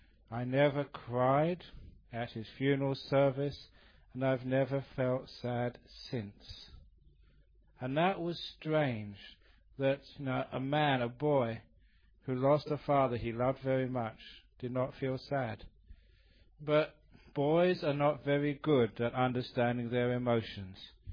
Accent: London, United Kingdom; Because, you know, I grew up in London.

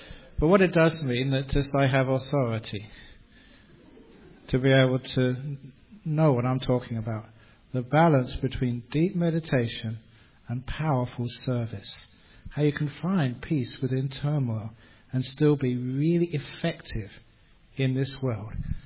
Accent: Australia; he said, "Where do you come from?" I said, "I come from Australia."

